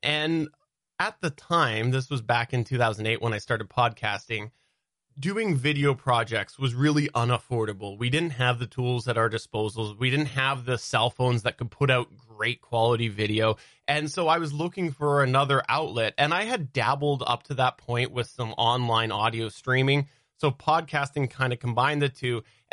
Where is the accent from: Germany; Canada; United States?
Canada; And being Canadian, I have to say we do have a lot of impact from the U.S.